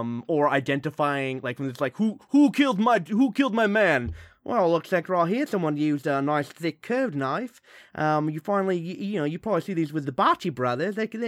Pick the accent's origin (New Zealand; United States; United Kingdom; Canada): New Zealand; I'm not Australian, I'm New Zealand.